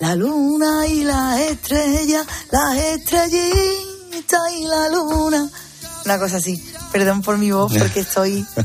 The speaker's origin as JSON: {"language": "Spanish", "town": "Cádiz", "region": "Andalusia", "country": "Spain", "said": "he tenido la gran suerte de vivir noches muy bonitas en mi tierra, ¿no? Ya no solo en Cádiz, sino como decimos nosotros, de Sevilla para abajo, ¿no?"}